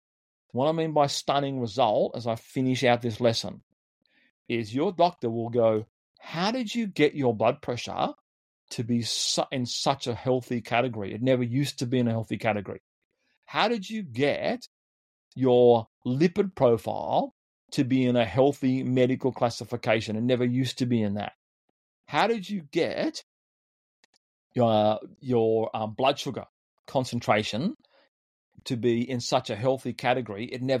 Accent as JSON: {"language": "English", "country": "Australia", "said": "I'm from Australia. I'm a health and physical education teacher."}